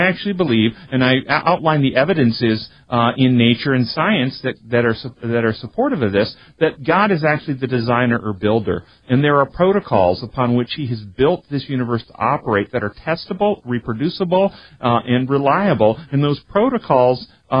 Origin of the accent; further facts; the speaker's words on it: the South, United States; I was raised in the South, Christian upbringing, went to my residency in psychiatry